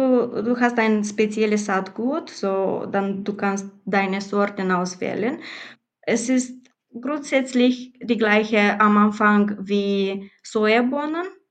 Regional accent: Moldova; German is a second language; also born or lived in Romania; Wir kommen ursprünglich aus Moldawien, aber wir sind auch Rumänerinnen. Ja, wir haben Bürgerschaft, rumänische Bürgerschaft.

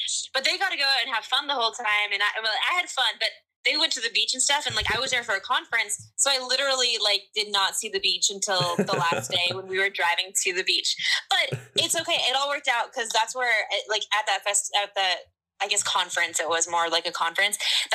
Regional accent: Arizona, United States; I'm from Arizona, so yeah.

